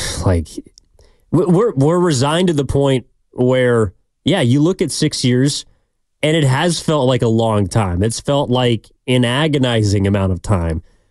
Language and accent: English; California, United States; I'm from the East Bay. I enjoy watching baseball.